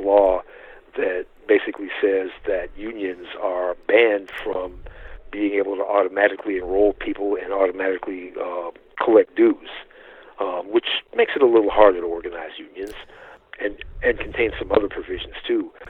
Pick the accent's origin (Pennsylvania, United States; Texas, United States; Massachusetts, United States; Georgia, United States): Georgia, United States; I'm the co-chair of the Georgia Green Party in my home state here